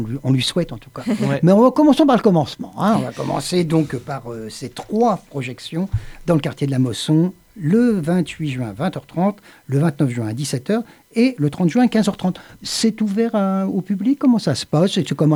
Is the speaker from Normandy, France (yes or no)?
yes; Le Havre, Normandy, France; le Havre, moi je suis d'origine du Havre.